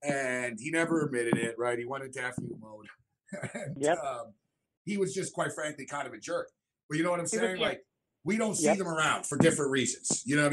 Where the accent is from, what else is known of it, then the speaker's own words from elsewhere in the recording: Montreal, Quebec, Canada; I grew up in Montreal. We had Boston.